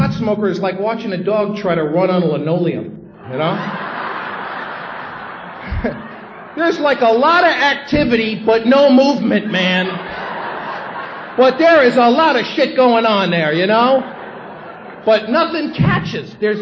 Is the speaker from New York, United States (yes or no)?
yes; New York City, New York, United States; And I grew up in this family, and I had a tough time growing up in the Bronx.